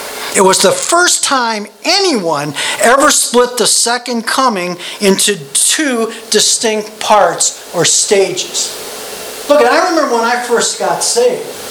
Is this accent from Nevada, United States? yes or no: no; Missouri, United States; I'm from Missouri, the show me state.